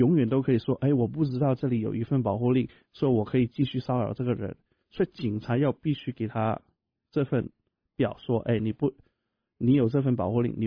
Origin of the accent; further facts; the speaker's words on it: Taishan, Guangdong, China; Chinese is a second language; now in United States; 我是一个土生土长的台山人啊，我是在广东台山那里出生的，所以我会台山话还有广东话，然后我刚好是运气好，所以才学会了国语。